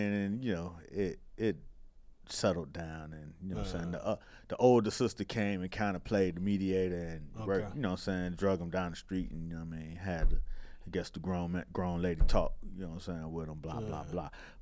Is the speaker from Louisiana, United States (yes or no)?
no; Miami, Florida, United States; I'm from Miami. You be in real situations with real danger and real, like, life or death shit.